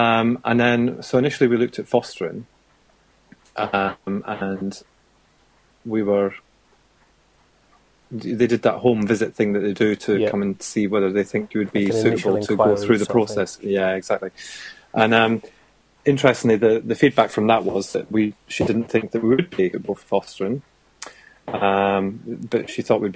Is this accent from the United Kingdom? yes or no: yes; Scotland, United Kingdom; now in England, United Kingdom; I'm 21, mm-hmm. And I'm originally from Scotland, actually